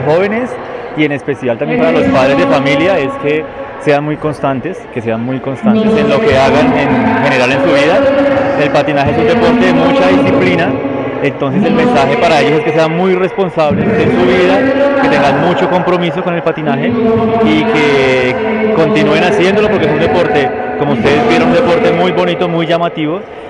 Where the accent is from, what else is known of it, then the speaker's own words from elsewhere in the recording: Bogotá, Colombia; Soy de Bogotá. De Bogotá comencé a patinar en Soacha. Mi familia por parte de mi mamá es de Soacha y de parte de mi papá de Santander y viviendo acá en Bogotá.